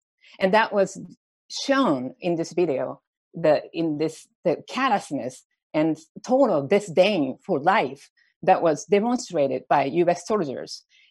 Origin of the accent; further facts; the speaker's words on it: United States; we have collectively, as American, I say, we made a huge mistake in Iraq.